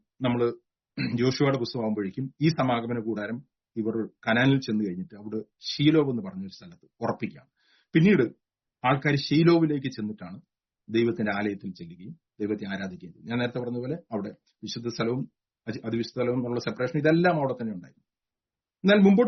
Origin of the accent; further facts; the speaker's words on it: Nilambur, Kerala, India; ഞാൻ ജനിച്ച സ്ഥലത്ത് ഞാൻ താമസിക്കുന്ന സ്ഥലത്ത് നിലമ്പൂർ കൊല്ലഞ്ചേരി എന്ന് പറഞ്ഞ സ്ഥലത്ത്